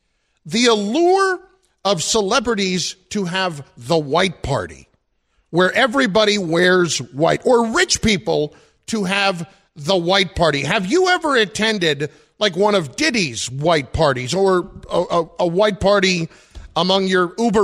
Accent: New Jersey, United States; There's not much swag in Jersey, and I love my home state.

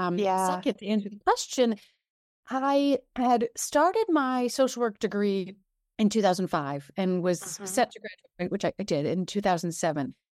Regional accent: Michigan, United States; moved away as an adult; now in Connecticut, United States; I was originally from Michigan, gotten a job out in Connecticut, moved out there.

